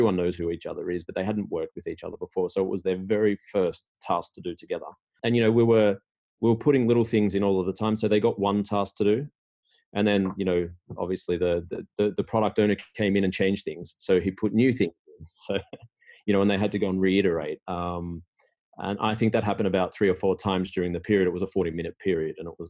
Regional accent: Australia; moved away as an adult; now in Sweden; After that, I moved to Sweden. So I'm originally from Australia. I moved to Sweden in 2 days. I've been here for 20 years.

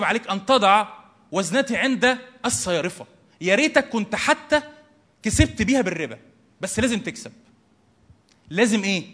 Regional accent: Egypt; يعني انا بكلم مصريين، عارف ان احنا ما بنحافظش على الملكيه العامه

